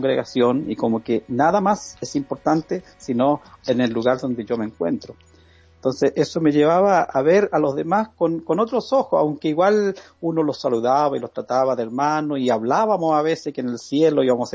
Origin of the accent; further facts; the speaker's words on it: Chile; moved away as an adult; also born or lived in Norway; iglesia muy tradicional de corte pentecostal en Chile, una de las principales iglesias pentecostales en mi país. y con un sistema religioso bastante rígido, bastante legalista. Y bueno, me crié en esa iglesia, me formé, me casé, y a la edad de 26, 27 años viajé a Noruega